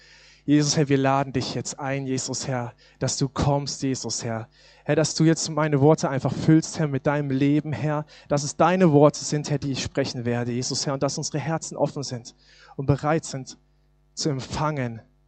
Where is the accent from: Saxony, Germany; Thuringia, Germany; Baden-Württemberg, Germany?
Thuringia, Germany; Suhl; über Silvester waren wir eine Woche weg gewesen in Suhl, in Thüringen, wo ich herkomme, wo ich geboren bin, wo meine Familie lebt.